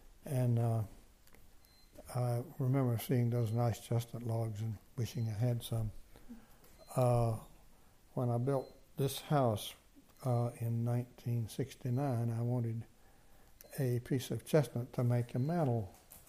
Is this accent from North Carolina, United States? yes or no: yes; Morganton, North Carolina, United States; I was born in Morganton, North Carolina, or Burke County, North Carolina, near Morganton in 1926, and lived at the within sight of Grandfather Mountain on the Blue Ridge